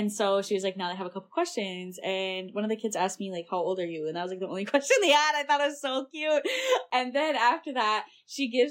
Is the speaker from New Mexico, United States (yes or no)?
no; Michigan, United States; And like I said, I'm from the Upper Peninsula, which is pretty conservative.